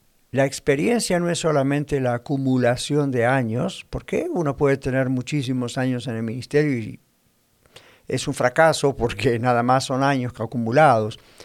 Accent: Argentina; moved away; yo vengo del país de Argentina, hace más de 40 años que he visto esto allá y cuando comenzó a ocurrir yo ya estaba acá

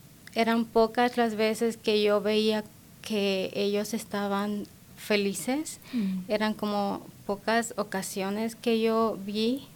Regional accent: Tabasco, Mexico; now in Colorado, United States; Soy de un pueblo muy pequeño de Tabasco, México. Ajá. Totalmente al

